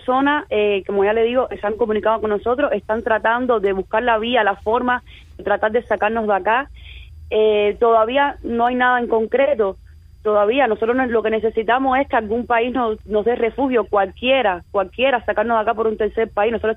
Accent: Cuba; Siendo él cubano como nosotros

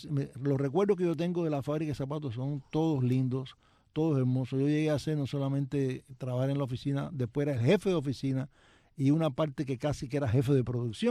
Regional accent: Cuba; moved away as an adult; also born or lived in Venezuela; salí de Cuba para Venezuela

